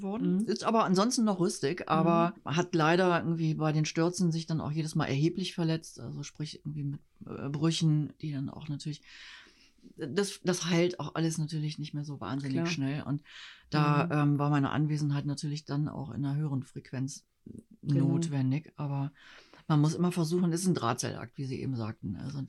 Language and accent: German; Cologne, North Rhine-Westphalia, Germany; moved away as an adult; now in Berlin, Germany; ich bin ja Kölnerin, wie man vielleicht auch ein kleines bisschen hört. Ein ganz kleines bisschen. Und bin dann aus beruflichen Gründen vor über 7 Jahren irgendwie nach Berlin gezogen.